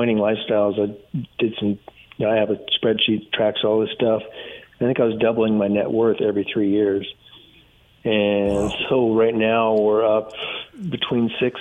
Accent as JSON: {"language": "English", "town": "Georgetown", "region": "Texas", "country": "United States", "tie": "born or raised there", "said": "they're doing a lot of stuff here in my hometown, Georgetown"}